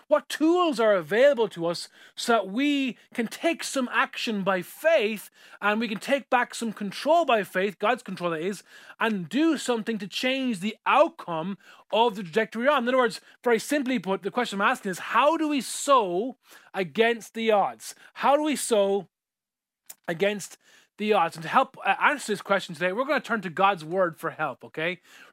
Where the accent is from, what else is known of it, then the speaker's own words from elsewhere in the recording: Ireland; the reason why we're still in Ireland, the reason why we are Irish